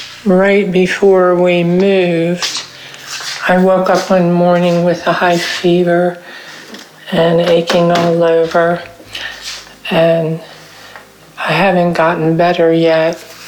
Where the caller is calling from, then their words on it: Texas, United States; from Texas, but we moved about a month ago from Texas to Tennessee